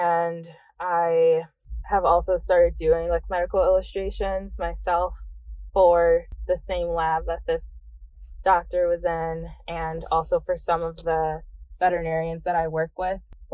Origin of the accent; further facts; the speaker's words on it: Chicago, Illinois, United States; I'm from Chicago, so it's